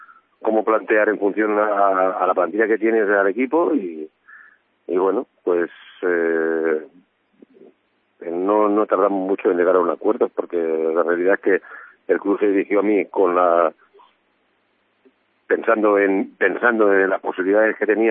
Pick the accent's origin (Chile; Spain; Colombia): Spain; Tortosa, Catalonia; Sí, soy catalán, sí. De Tortosa.